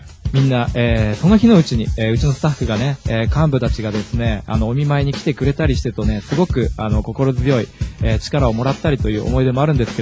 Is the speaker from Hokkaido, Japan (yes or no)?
no; Urawa, Saitama, Japan; 実は中学がですね、地元浦和市で隣の隣ぐらいでして